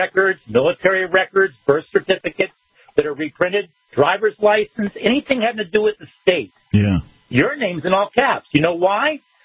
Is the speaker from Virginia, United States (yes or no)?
yes; Virginia, United States; I was born in Virginia. I'm a Virginian.